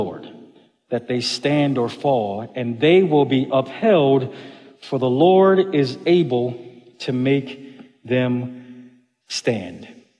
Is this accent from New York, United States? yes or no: yes; Buffalo, New York, United States; I grew up in Buffalo. It's a big hockey town, and we didn't make the playoffs a lot.